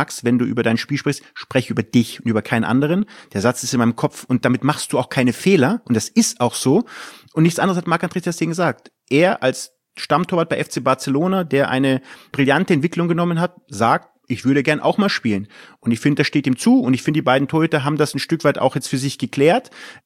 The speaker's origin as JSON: {"language": "German", "town": "Munich", "region": "Bavaria", "country": "Germany", "tie": "born or raised there", "said": "Ich bin in München groß geworden."}